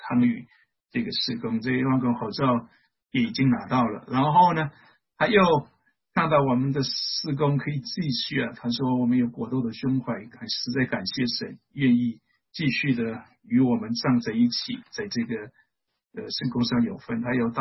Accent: China; 如果是我们中国人应该不会，我们不至于这样子做。

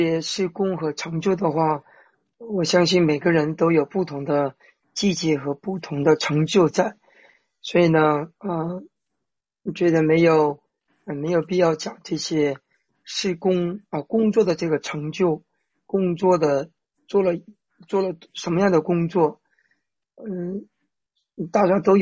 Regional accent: China; now in Jeju, South Korea; 刚才有位姊妹介绍我是来自于大陆，那我现在目前呢是住在韩国济州岛，美丽的一个城市啊，也不能叫城市，也叫岛吧

